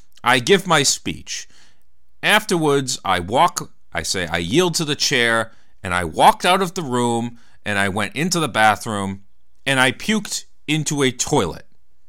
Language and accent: English; Woburn, Massachusetts, United States; going to the third one in my hometown of Woburn, this one on the west side.